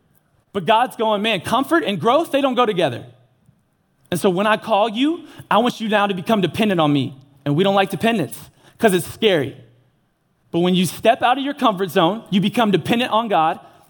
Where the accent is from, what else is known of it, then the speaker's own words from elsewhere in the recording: Dallas, Texas, United States; I grew up here in Dallas and I've had a dream job for 5 years